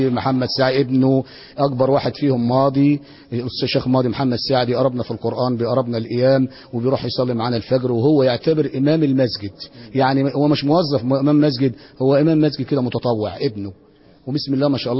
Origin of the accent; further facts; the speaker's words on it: Girza, Giza Governorate, Egypt; وانا عن نفسي لما بروح بلد ونقول انت منين اقول له من جرزة